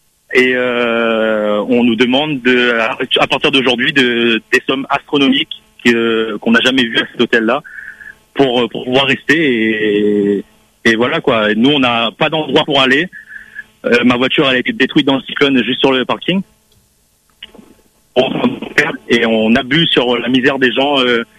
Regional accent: Réunion, France; now in Mayotte, France; Moi je suis professeur à Mayotte, mais je suis réunionnais. Je devais rentrer en vacances à La Réunion.

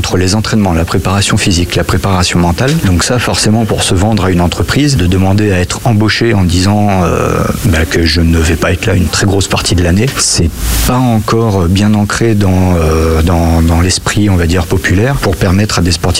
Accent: Villenave-d'Ornon, Nouvelle-Aquitaine, France; j'ai 36 ans, je suis de Villeneuve-d'Ornon

